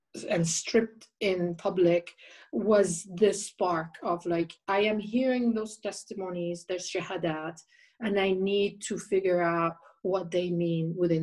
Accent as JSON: {"language": "English", "country": "Jordan", "tie": "born or raised there", "also_born_or_lived": "Egypt", "said": "though I was born in Jordan and I'm second generation Palestinian, Egypt is also a home for me. I've spent a lot of time in my childhood and later in my 20s in Egypt working."}